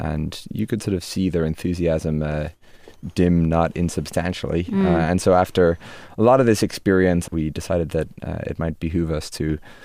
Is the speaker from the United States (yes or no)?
no; Drumnir, Ireland; also born or lived in Limerick; So I was born in Limerick in Ireland and lived there for the first couple of years of my life. And then when I was 5 or 6, Dad decided to buy this very tiny hotel by the shores of Lough Derg in Ireland, in the village of Drumnir.